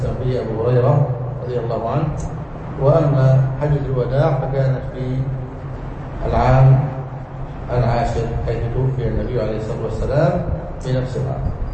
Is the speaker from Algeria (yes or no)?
no; Egypt; وبعض الناس يفرض للمرأة صداقا، خصوصا في بلادنا مصر